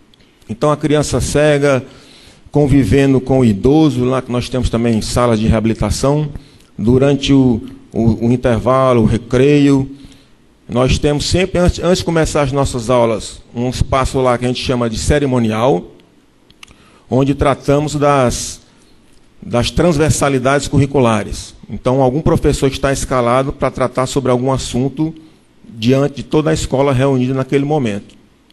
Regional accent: Brazil; que é uma outra grande deficiência nossa enquanto brasileiro. A gente não valoriza a nossa cultura.

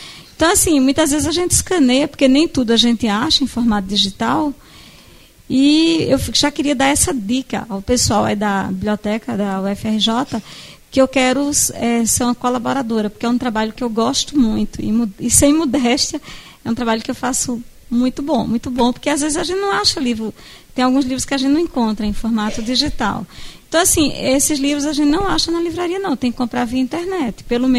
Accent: Paraíba, Brazil; eu sou da Paraíba.

